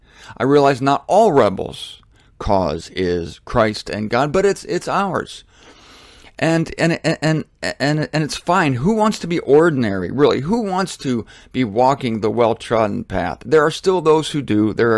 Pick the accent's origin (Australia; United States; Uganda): United States; Canton, Ohio; Am I not proud of my hometown of Canton, Ohio, where I went to school?